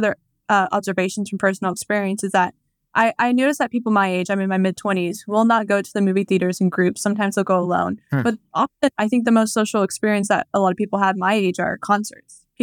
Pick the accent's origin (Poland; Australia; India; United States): United States; Dallas, Texas; now in Washington, United States; because there were a couple in my hometown of Dallas, and I think here in DC that were shut down